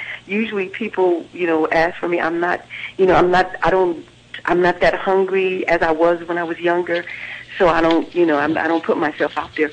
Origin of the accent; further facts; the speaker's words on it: California, United States; Yeah, I'm a Californian, so I've been knowing those people for years.